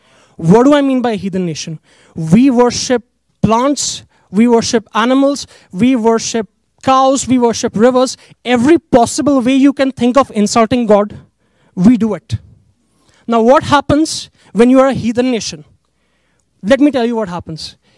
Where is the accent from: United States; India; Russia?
India; English is a second language; moved away as an adult; I am from India.